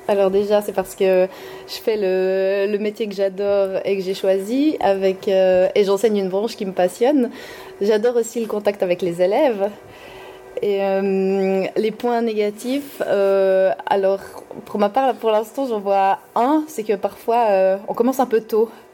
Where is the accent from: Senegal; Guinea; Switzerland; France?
Switzerland; Sion, Valais; Alors, dans mon enfance, j'ai vécu en Valais, plus particulièrement à Sion. Oui, j'ai passé toute mon enfance là-bas avant de venir dans le canton de Vaud.